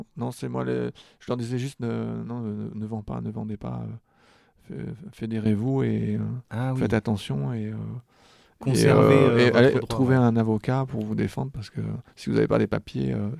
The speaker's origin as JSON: {"language": "French", "country": "France", "said": "nous, en tant que Français ou Gaulois à l'époque"}